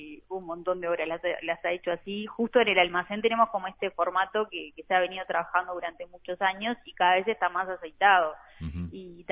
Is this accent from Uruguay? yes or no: yes; San José, Uruguay; now in Montevideo, Uruguay; yo que soy del interior, ¿no? Soy de San José.